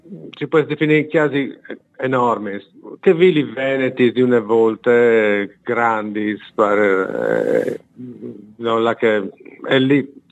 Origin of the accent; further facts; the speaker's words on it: United States; Italian is a second language; moved away as an adult; Allora, io ho quasi 50 votanti e sono dagli Stati Uniti